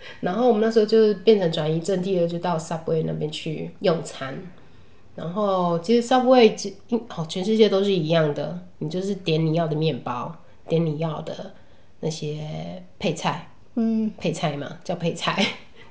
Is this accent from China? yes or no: no; Taiwan; 告诉他们说我们来自台湾，台湾在这里